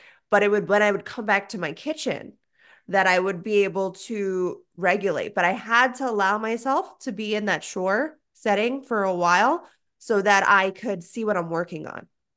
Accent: Florida, United States; I'm from South Florida.

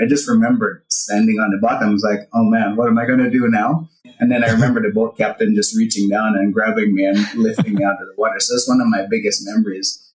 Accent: Port Antonio, Portland Parish, Jamaica; And same for me as well. We're both from the same little town in Port Antonio, Jamaica.

